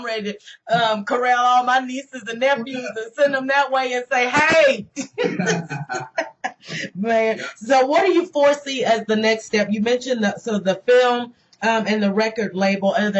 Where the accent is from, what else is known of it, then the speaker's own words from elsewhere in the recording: Mississippi, United States; Well, now, you know, I'm from Mississippi, the backwoods down in the Delta.